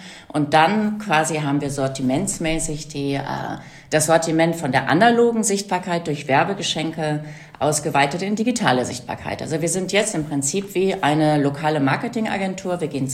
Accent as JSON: {"language": "German", "region": "North Rhine-Westphalia", "country": "Germany", "tie": "born or raised there", "said": "Also ich bin aufgewachsen in Westfalen, studiert in Frankreich und in Deutschland"}